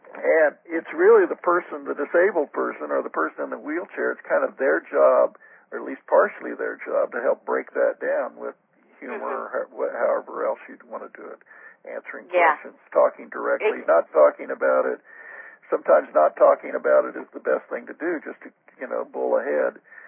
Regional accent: Oklahoma, United States; I grew up in Oklahoma in the 50s

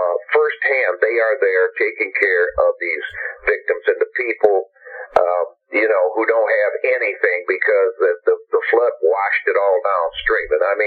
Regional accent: Michigan, United States; there's a lot of transplants from my hometown and from Michigan in general.

